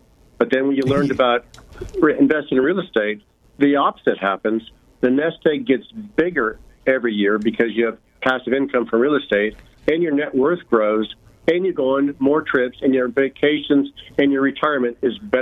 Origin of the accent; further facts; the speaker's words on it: Washington, United States; Well, I came originally from Washington State, a tiny town on the Great Peninsula known for lumber products.